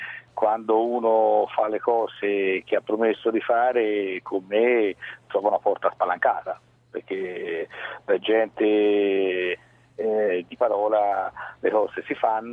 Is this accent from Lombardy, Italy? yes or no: no; Siena, Tuscany, Italy; da senese, da cittadino di Siena